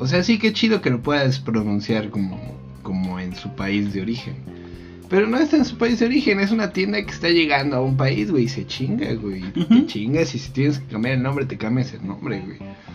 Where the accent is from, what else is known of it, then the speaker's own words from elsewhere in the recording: Puebla, Mexico; O sea, igual, todos tenemos un acento, ¿no? O sea, a los poblanos nos bajan de que hablamos cantadito, güey.